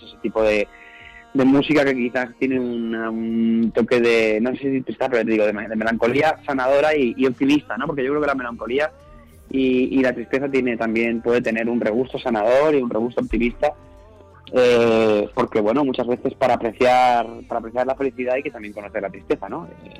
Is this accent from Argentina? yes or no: no; Albacete, Castilla-La Mancha, Spain; born there; now in Madrid, Spain; En Madrid, que es donde vivo, donde resido. La verdad que Albacete es una ciudad donde nací, pero hace muchos años que no vivo ahí, desde los 18 años, que me fui a estudiar fuera